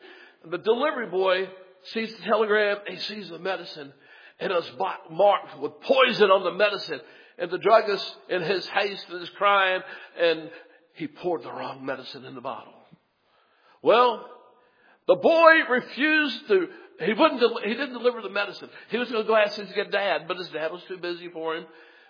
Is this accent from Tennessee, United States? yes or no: yes; Memphis, Tennessee, United States; when I grew up in Memphis, and some of y'all went to SFA and Nacogdoches, even in Tyler, there are some tall, tall trees.